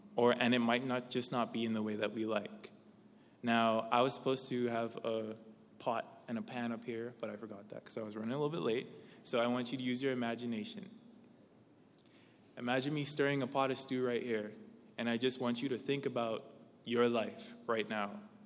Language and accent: English; Bahamas; I'm from the Bahamas, so I am an international student.